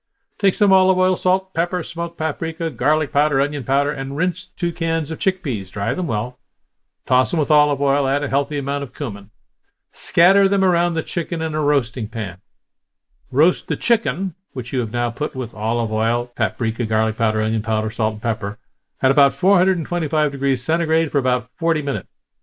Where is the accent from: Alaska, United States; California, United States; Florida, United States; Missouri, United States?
Alaska, United States; Ketchikan; When I was growing up in Ketchikan, Alaska, they were mostly the local Seventh-day Adventists.